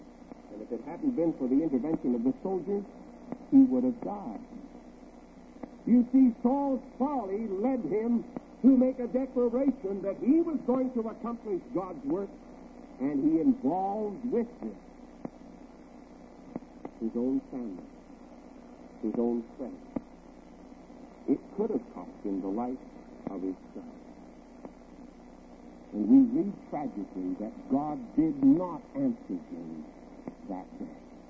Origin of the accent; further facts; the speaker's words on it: West Coast, United States; He comes from the East Coast, and I'm from the West Coast